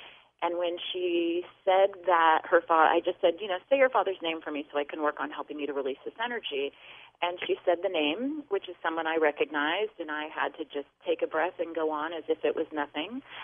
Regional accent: California, United States; born there; I was born in California, about 2 hours north of Los Angeles.

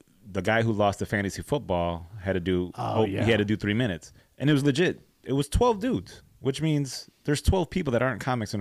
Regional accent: United States; I'm from the North Side, so it's not like I snuck my way.

